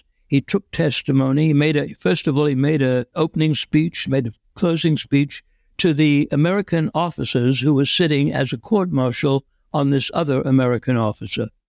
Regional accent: England, United Kingdom; I grew up in England

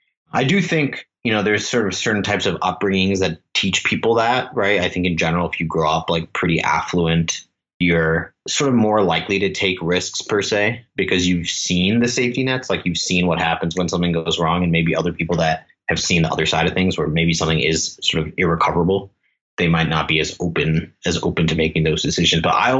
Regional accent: Singapore; you know, I grew up in Singapore, like not a very risk-friendly place.

